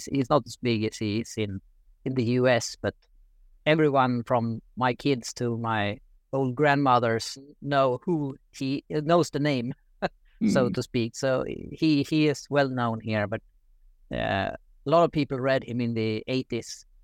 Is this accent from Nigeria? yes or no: no; Sweden; first language Swedish; English is a second language; if I want to reread a book and read it fast, then I might read it in Swedish because that's my native language, so I read that faster.